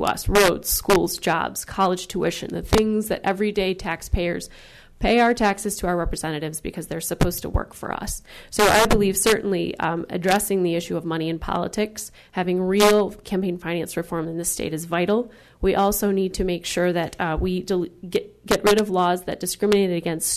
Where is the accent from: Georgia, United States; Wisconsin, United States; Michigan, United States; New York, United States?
Michigan, United States; This is personal for me. I grew up in Kalkaska County, which is one of the hot spots for lots of profit being made for some private companies there on hydraulic fracturing.